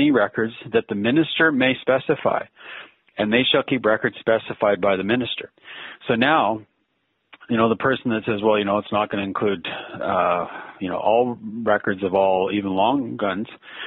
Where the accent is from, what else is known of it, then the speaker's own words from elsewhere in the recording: British Columbia, Canada; I'm from British Columbia, and our province doesn't require this.